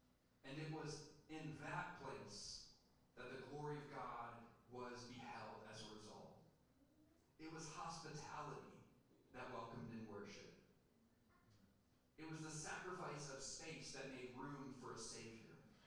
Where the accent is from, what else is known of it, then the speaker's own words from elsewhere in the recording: Jackson, Michigan, United States; Like when I go to Jackson, Michigan, my hometown, I do not stay at an Airbnb.